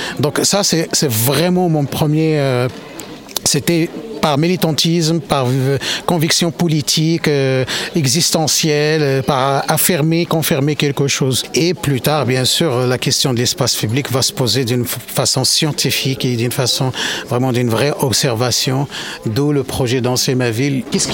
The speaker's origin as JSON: {"language": "French", "country": "Morocco", "said": "Moi, je suis marocain."}